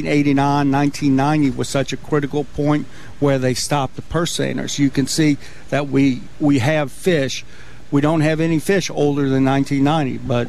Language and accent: English; Louisiana, United States; And I grew up in Louisiana where there's, you know, trout everywhere.